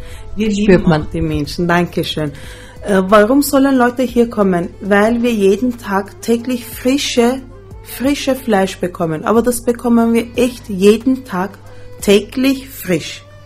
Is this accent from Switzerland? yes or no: no; Vienna, Austria; born there; German is a second language; Ja, wir sind aus Wien. Ich bin auch in Wien geboren, in Favoritenstraße.